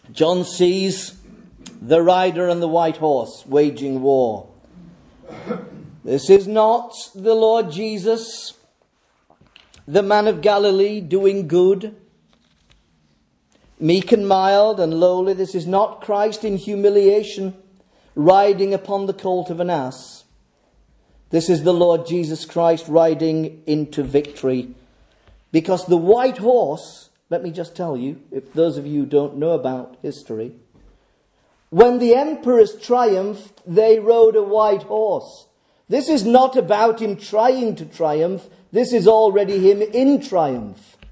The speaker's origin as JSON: {"language": "English", "town": "Holmfirth", "region": "Yorkshire and the Humber", "country": "United Kingdom", "tie": "born or raised there", "said": "When I was a child, I grew up over in Homeforth. I went to a little school in Homeforth and at Inchliffe Mill."}